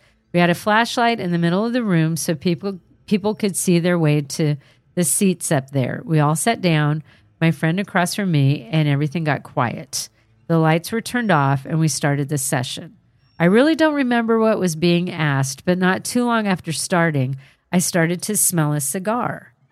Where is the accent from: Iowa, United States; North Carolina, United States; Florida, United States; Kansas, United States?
Kansas, United States; Fort Scott; now in Joplin, United States; born and raised in Fort Scott, Kansas. That's not far from you. But currently living in Joplin, Missouri.